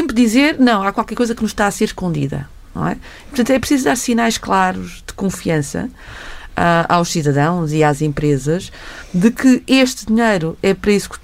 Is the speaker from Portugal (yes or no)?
yes; Portugal; Enquanto portuguesa, estou felicíssima